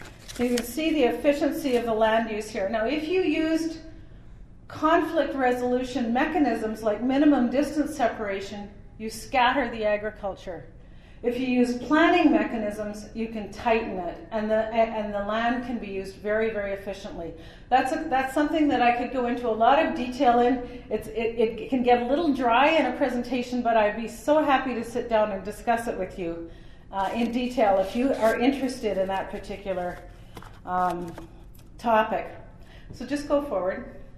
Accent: British Columbia, Canada; we value it very much as British Columbians.

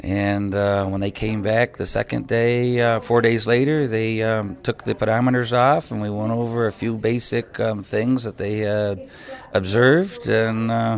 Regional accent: Caledonia, New York, United States; from Caledonia, a small town in upstate New York, just south of Rochester.

